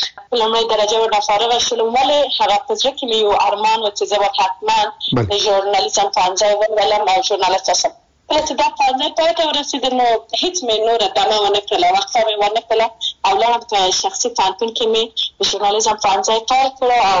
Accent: Maidan Wardak, Afghanistan; زه د میدان وردګ ولایت څخه یم

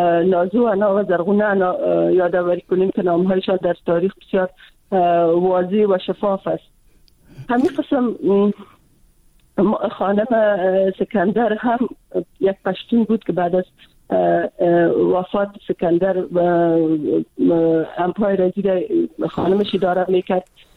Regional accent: Afghanistan; خودم چون از افغانستان هستم

